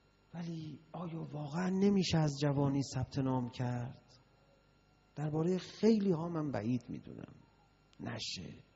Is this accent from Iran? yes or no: yes; Iran; بعد اون میدونست ما ایرانی هستیم